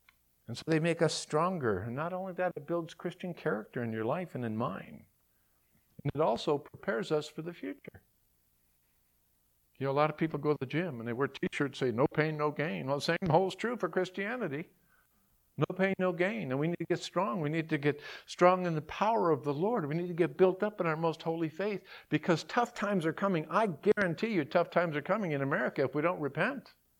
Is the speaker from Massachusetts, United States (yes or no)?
yes; Massachusetts, United States; born there; now in California, United States; I got saved in California of all places. I was born in Massachusetts. God brought me out to California.